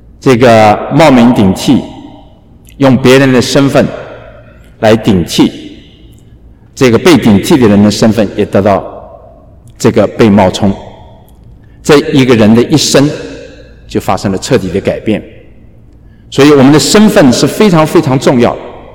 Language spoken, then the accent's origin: Chinese; China; 像我就是一个来自中国大陆的中国的科学家，这是我对自己的这样的一个定义。我是谁？我是一个中国来的中国人的科学家，皮肤是黄色